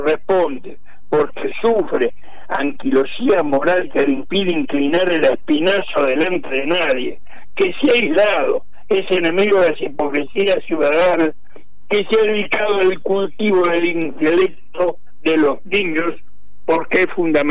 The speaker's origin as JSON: {"language": "Spanish", "country": "Argentina", "said": "y yo soy argentino."}